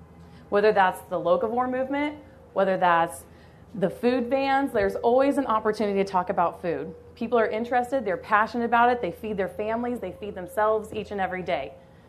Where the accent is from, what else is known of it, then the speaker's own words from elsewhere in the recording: Kansas, United States; I come to you from Northeast Kansas, where I have a very similar story to Katie, actually. I grew up on a diversified crop and livestock operation.